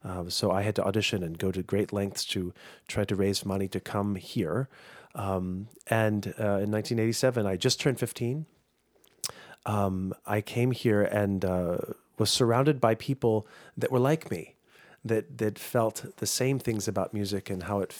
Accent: Washington, District of Columbia, United States; We grew up in the Washington, D.C. area where the arts were kind of given to us on a silver platter.

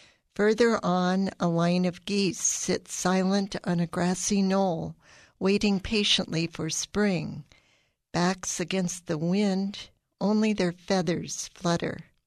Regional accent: Dayton, Ohio, United States; I'm a poet from Dayton.

